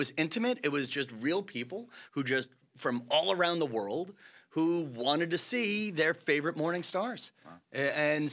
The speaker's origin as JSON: {"language": "English", "town": "Massapequa", "region": "New York", "country": "United States", "tie": "born or raised there", "said": "I'm willing to make fun of my hometown of Massapequa, Long Island."}